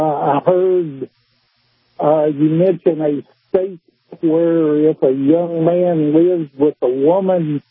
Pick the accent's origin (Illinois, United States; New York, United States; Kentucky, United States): Kentucky, United States; I am 63 years old. I was born and raised in Kentucky